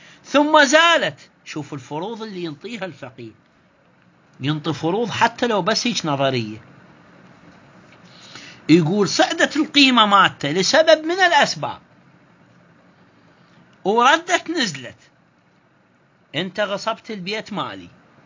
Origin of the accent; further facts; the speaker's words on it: Iraq; هاي إحنا عندنا بالعراق يصير مهزلة مثلا